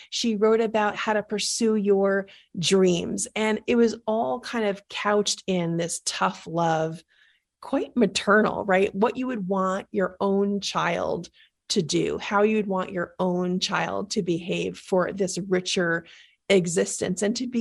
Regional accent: New York City, New York, United States; So I'm from New York, and I grew up in the Bronx.

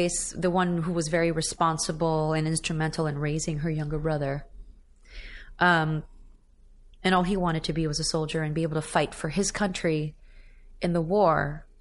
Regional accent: Philippines; I come from an island nation. I come from the Philippines.

